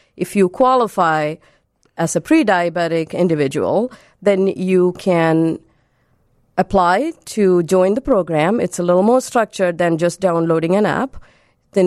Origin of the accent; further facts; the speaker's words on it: India; I come from India.